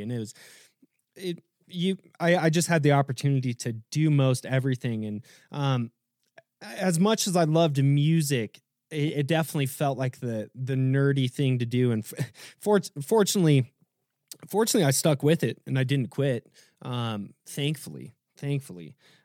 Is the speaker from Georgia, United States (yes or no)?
no; Iowa, United States; Cause I'm originally from Iowa. So Iowa and the University of Maryland, they played each other.